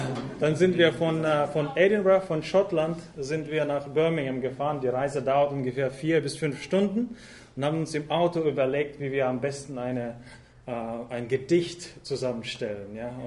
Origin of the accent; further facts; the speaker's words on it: Russia; now in Germany; Ich bin, ja, wie gesagt, in Russland aufgewachsen und da habe ich einiges gelernt. Es ist ein schönes Land. Ich hab dort gerne gelebt. Ich habe eigentlich gedacht, dass ich ja, Russe war.